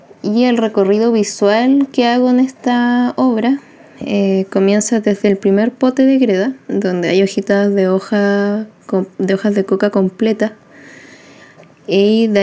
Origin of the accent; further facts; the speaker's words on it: Calama, Antofagasta, Chile; also born or lived in Chuquicamata; Yo nací en Chuquicamata y fui criada en la ciudad de Calama, en el norte de Chile.